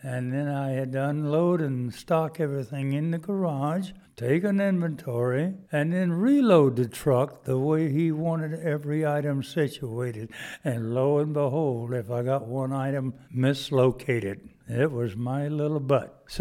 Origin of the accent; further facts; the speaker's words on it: South Carolina, United States; Mostly, I remember I had to work my little butt off because our family was rather poor.